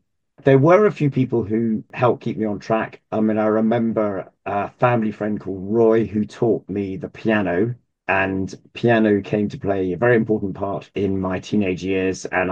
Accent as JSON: {"language": "English", "country": "Jersey", "said": "Yes, well, I come from Jersey in the Channel Islands. When I'm in America, of course, I have to say I'm from Old Jersey"}